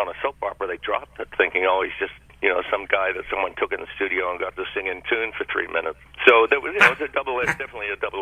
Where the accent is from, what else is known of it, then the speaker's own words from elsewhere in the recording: Australia; actually I'm from Australia